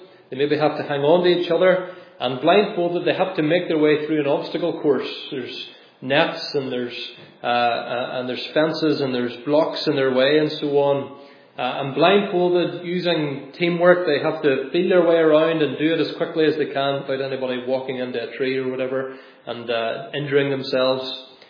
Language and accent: English; Limavady, Northern Ireland, United Kingdom; My hometown is Limavady, a little town in the northwest of Ireland. It's not particularly impressive, but home's home.